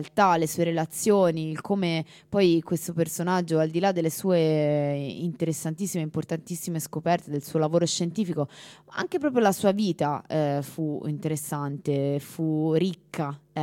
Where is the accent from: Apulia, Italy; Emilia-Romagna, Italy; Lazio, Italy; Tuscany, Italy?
Tuscany, Italy; Florence; da fiorentina mi sento punta e colta nel vivo